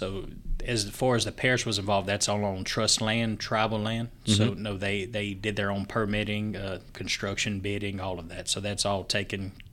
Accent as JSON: {"language": "English", "region": "Iowa", "country": "United States", "tie": "born or raised there", "moved": "as an adult", "said": "I was born and raised in Iowa, graduated high school there, and then moved to LSU for 7 years I was there."}